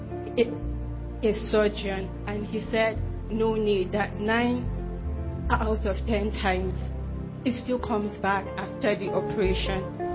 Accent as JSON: {"language": "English", "region": "Borno", "country": "Nigeria", "said": "I'm from Borno State, sir."}